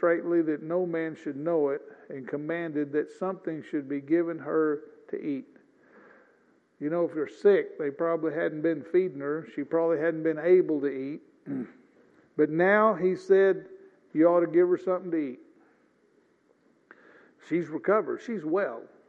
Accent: Missouri, United States; moved away as an adult; also born or lived in Oklahoma; I grew up in the Boot Hill of Missouri. I left there when I was 19 years old, moved to Oklahoma.

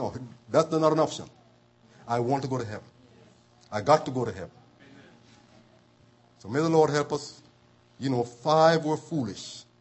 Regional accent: Jamaica; little children in back in our country, Jamaica, or was born and raised in Jamaica.

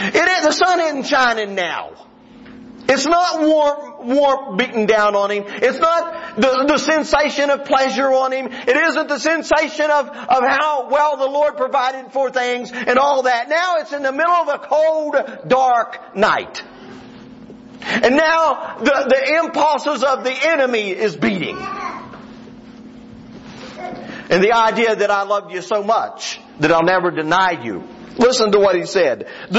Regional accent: West Virginia, United States; You know, it's hard for me to go anywhere and them not know my accent. Hey, this guy's from West Virginia. It's been that way all my life.

